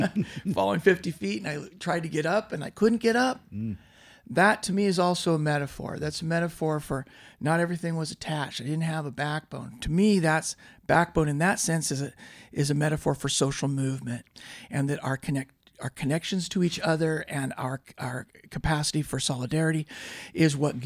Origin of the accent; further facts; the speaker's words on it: Pacific Northwest, United States; Growing up in the Pacific Northwest, feeling very connected to this place